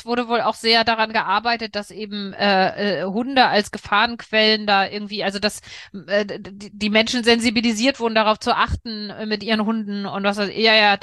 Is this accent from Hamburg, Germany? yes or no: yes; Hamburg, Germany; ich habe quasi als Touristin meine Heimatstadt erlebt am Freitagnachmittag mit einer ganz wundervollen Bootstour, sozusagen geführten Bootstour rund um die Insel Wilhelmsburg, also Süden von Hamburg.